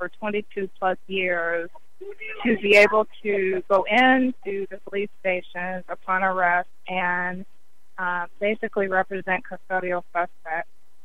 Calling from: Chicago, Illinois, United States; I am calling in from Chicago, Illinois

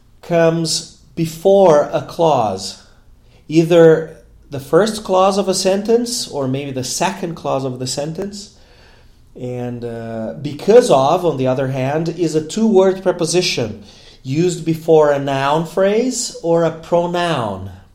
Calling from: Porto Alegre, Rio Grande do Sul, Brazil; English is a second language

